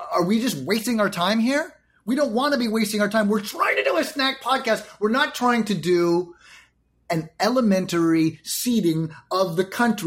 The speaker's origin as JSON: {"language": "English", "country": "Canada", "said": "You may or may not know, I am Canadian."}